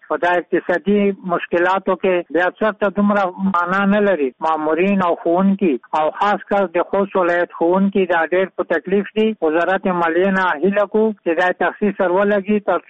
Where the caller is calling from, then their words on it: Khost, Afghanistan; زه د خوست نه یو ښوونکی